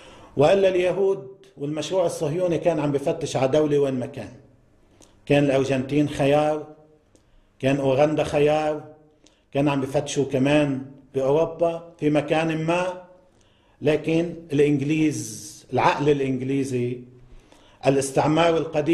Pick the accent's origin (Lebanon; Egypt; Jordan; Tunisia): Lebanon; طيب نحن كلبنانيين نحن أمام فرصة تاريخية لنحمي بلدنا